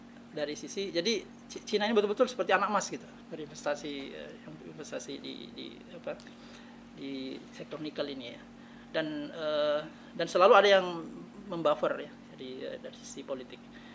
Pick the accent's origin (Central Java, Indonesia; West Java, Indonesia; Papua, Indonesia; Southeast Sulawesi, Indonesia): Southeast Sulawesi, Indonesia; Pomalaa; Dan juga ada di Pomala, di kampung saya kemudian.